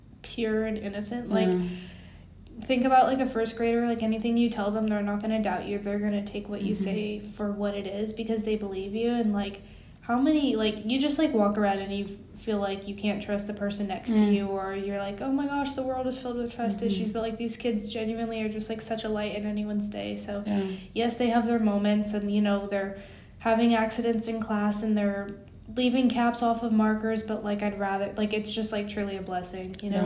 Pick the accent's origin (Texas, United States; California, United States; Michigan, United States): California, United States; San Diego; But I'm from San Diego, California, and I feel like a lot of the way that education was there for me has influenced me to be a teacher